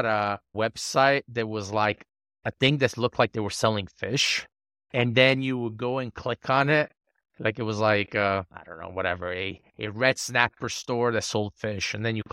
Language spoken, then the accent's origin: English; United States; I just obviously being an American, I would hope that every sports book would take a fair bet from everybody.